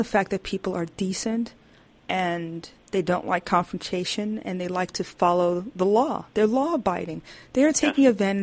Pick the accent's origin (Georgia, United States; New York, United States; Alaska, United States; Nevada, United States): New York, United States; Brooklyn; I'm from Brooklyn. I don't mess around, okay?